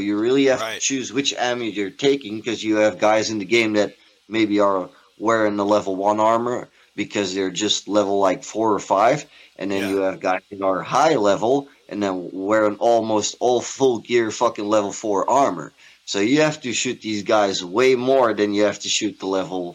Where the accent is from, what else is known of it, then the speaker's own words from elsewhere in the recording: Netherlands; English is a second language; I'm still European. I'm, I'm Dutch from English words are not always that easy for me.